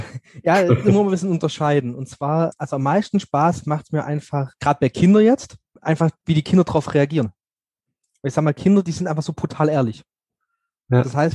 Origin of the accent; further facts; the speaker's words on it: Bad Salzuflen, North Rhine-Westphalia, Germany; Ich komme aus Bad Salzuflen, das ist bei Bielefeld in der Nähe.